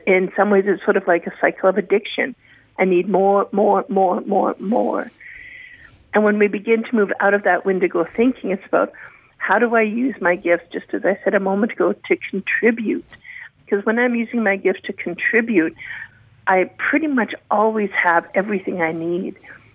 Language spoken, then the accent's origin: English; Kamloops, British Columbia, Canada; as a psychiatric nurse in acute psych in my hometown of Kamloops